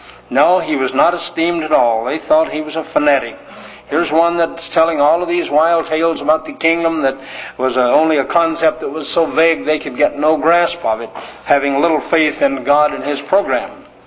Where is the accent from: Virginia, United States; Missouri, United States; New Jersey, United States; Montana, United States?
Montana, United States; We grew up in Montana and we had some relationship with the sheep and lambs and so on